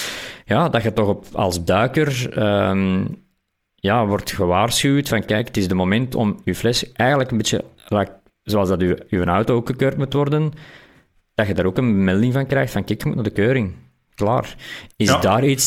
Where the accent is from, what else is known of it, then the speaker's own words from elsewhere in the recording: Belgium; Dat achterpoortje vinden we altijd als Belgen.